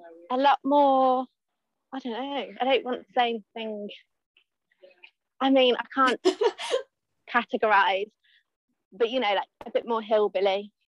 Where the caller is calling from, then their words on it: Bewdley, West Midlands, United Kingdom; Okay, I'm calling in from England. I'm in a small town near Birmingham, but I don't think anyone will know the town.